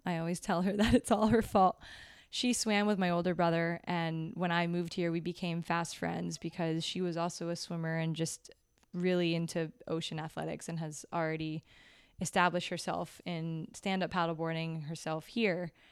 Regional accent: Florida, United States; And so we grew up in Florida, not with sailboats, but on boats.

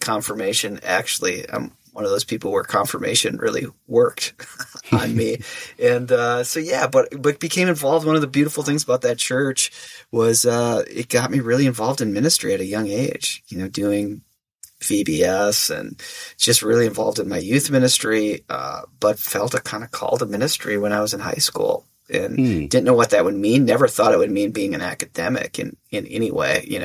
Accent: Woodbury, Minnesota, United States; So I grew up in the Twin Cities. I grew up in a suburb of St. Paul called Woodbury, which right now is like the Uber suburb of the eastern suburbs, as you well know.

